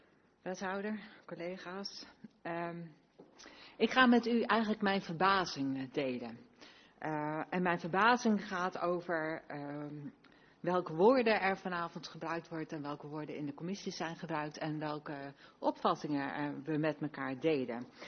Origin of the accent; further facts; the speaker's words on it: Groningen, Netherlands; born there; now in Hilversum, Netherlands; Als Groningse van geboorte, nog niet zo lang wonende in Hilversum, verbaast me dat.